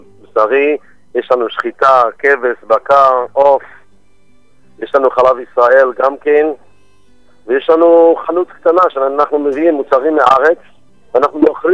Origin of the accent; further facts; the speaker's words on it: England, United Kingdom; now in Beijing, China; במקור אני מאנגליה, אבל עכשיו יש לי בית חב"ד במרכז מדינה סין, בבייג'ין.